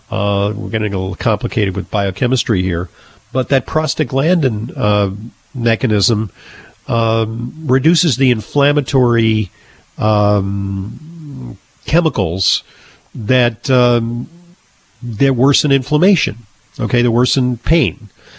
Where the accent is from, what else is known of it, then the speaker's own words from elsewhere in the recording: New York City, New York, United States; And let's take a call now from Verena in my hometown in New York City.